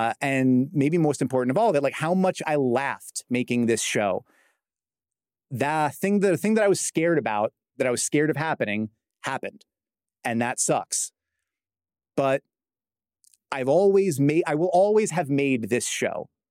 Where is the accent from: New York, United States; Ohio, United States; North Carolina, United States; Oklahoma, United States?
New York, United States; Brooklyn; And I'm Brooklyn Irish Catholic.